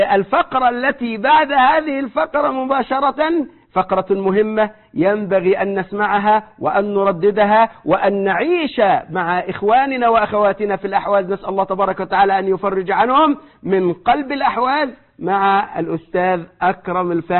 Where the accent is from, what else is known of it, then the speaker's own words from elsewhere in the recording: Egypt; عندنا في مصر يقول لك إيه، يطق يموت، ينفجر يموت